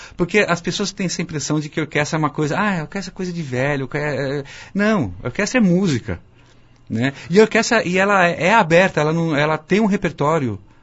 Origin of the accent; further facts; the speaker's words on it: Campinas, São Paulo, Brazil; eu quando era moleque aqui em Campinas, né?